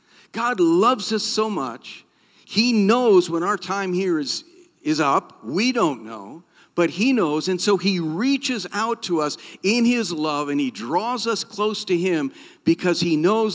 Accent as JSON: {"language": "English", "region": "Midwest", "country": "United States", "tie": "born or raised there", "said": "All of my experience in wrestling is limited to my childhood growing up in the Midwest."}